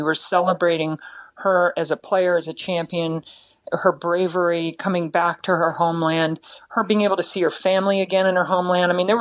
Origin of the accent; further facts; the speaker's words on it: United States; You know, we come from the United States, a free country where people are able to, you know, have freedoms